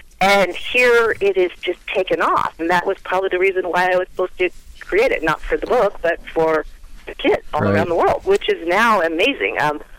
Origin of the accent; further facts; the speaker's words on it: Los Angeles, California, United States; So I'm having a big event in Santa Monica, because I'm from Los Angeles, at the Santa Monica Pier to launch Kids Yoga Day the day before.